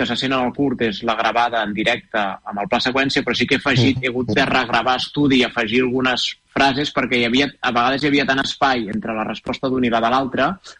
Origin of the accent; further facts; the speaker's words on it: Terrassa, Catalonia, Spain; jo amb altra gent de Terrassa, que jo soc de Terrassa